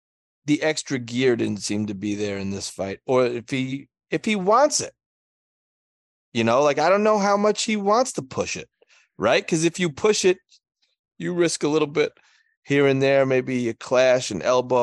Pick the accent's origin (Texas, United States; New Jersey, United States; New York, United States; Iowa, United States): New York, United States; Brooklyn; I abused you in my hometown? I don't think so.